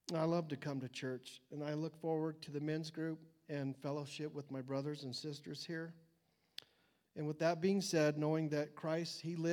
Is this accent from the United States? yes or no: yes; Cortez, Colorado, United States; also born or lived in Phoenix; I was born in 1963 in Phoenix, Arizona, and my parents were primarily Baptists, and we attended church pretty regularly, mostly at the same church until we moved to Cortez in 1973.